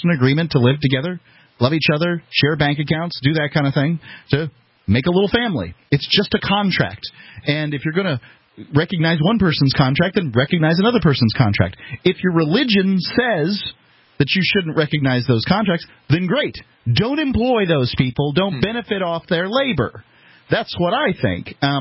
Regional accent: Sarasota, Florida, United States; We're from Sarasota, Florida

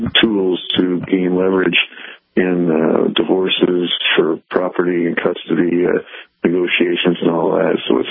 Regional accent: Illinois, United States; I am from Illinois, where we have a red flag law

